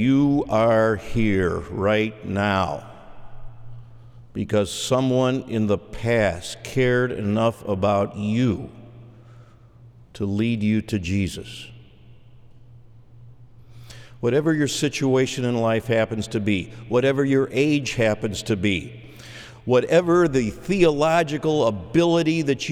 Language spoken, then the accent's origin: English; Illinois, United States; I grew up just outside of Chicago, 211th Street to be exact